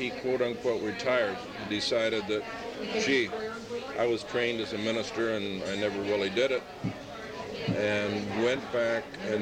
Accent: Chicago, Illinois, United States; born there; also born or lived in Elgin / Dixon / Indiana / Michigan; I was actually born in Chicago as well.

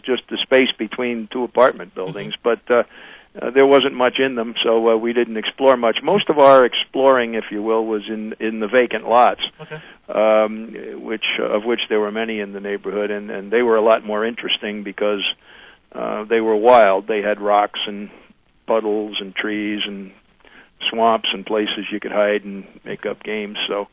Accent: New York City, New York, United States; I was born in the Bronx, New York City, on the 22nd of March, 1940, which makes me 60 years of age. Was born into a fairly typical Bronx family

